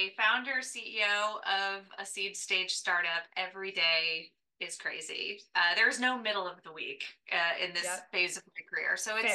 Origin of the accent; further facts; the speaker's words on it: Minnesota, United States; also born or lived in San Francisco; now in Chicago, United States; No, I was born in San Francisco, raised in Minnesota, nice. And then hopped all around.